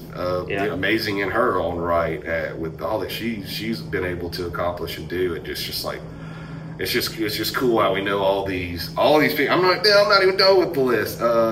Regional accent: Demopolis, Alabama, United States; of course Taylor, being from my hometown of Demopolis, and so proud of her

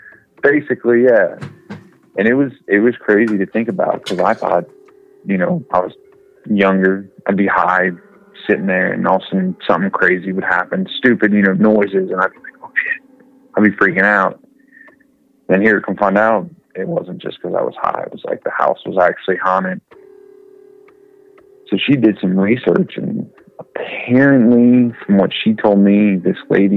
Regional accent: Cincinnati, Ohio, United States; I was from Cincinnati. I was saying that it was rigged and all

